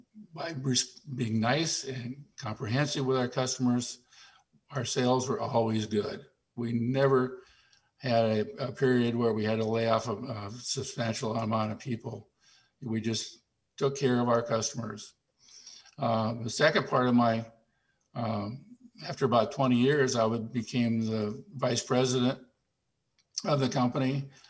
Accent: Portland, Oregon, United States; I'm a native Oregonian, born and raised in Portland. And Seaside was always my second home.

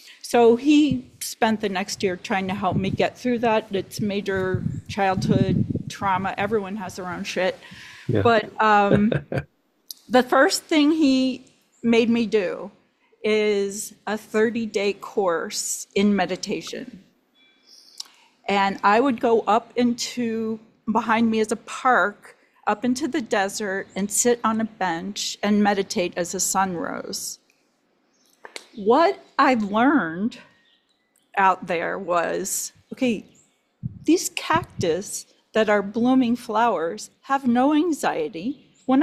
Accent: Denver, Colorado, United States; As you can see, I'm in a sunny place, and that's Arizona, but I'm from Denver.

